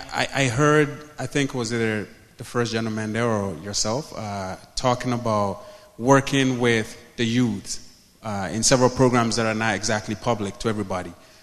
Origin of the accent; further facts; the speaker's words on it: Toronto, Ontario, Canada; Because I grew up in Toronto, I grew up in Jane and Finch.